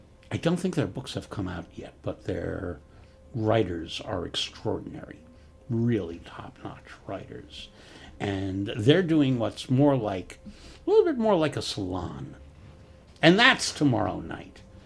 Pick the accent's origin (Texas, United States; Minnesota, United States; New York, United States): New York, United States; Queens; And I grew up in Queens, where there are a lot of different kinds of neighborhoods, including practically farms.